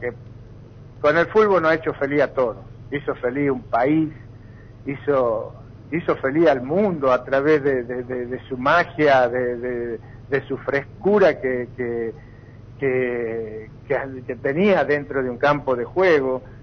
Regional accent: Tucumán, Argentina; yo más me acostumbraba a, como tucumano, al mate cocido.

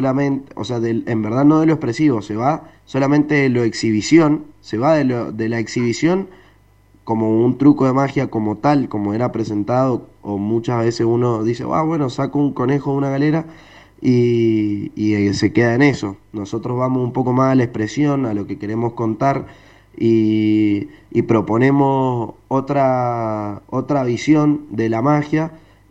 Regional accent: Mendoza, Argentina; somos dos jóvenes mendocinos

